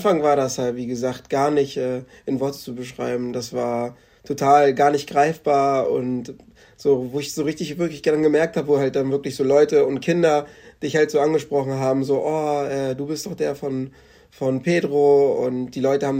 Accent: Catania, Sicily, Italy; Oh, das ist natürlich Sizilien, Catania, meine Heimat.

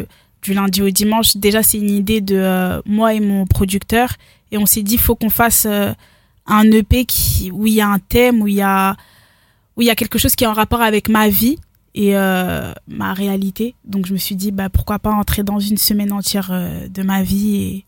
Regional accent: Reims, Grand Est, France; born or raised there

